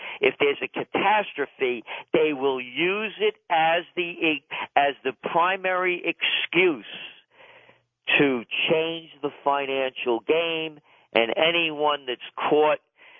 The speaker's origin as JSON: {"language": "English", "town": "New York City", "region": "New York", "country": "United States", "said": "and I'm a New Yorker, and I live north of Ground Zero, know this area like the back of my hand"}